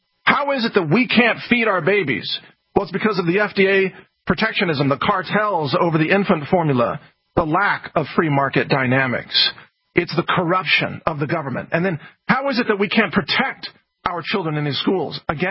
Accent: Texas, United States; Again, I'm pro-law enforcement, and I'm a Texan, and I love Texas

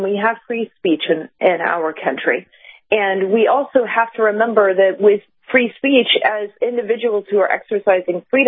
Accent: Georgia, United States; I heard that reinforced this weekend from people I was talking to from my home state in Georgia

